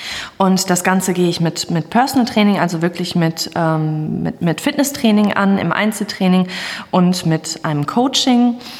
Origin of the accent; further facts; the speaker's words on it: Hagen, North Rhine-Westphalia, Germany; ich komme aus Hagen